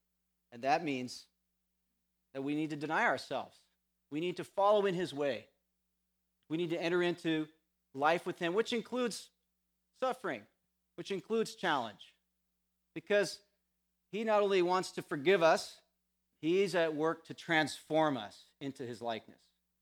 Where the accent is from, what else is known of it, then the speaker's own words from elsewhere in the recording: California, United States; now in Canada; I remember when we first came to Canada, we come from California.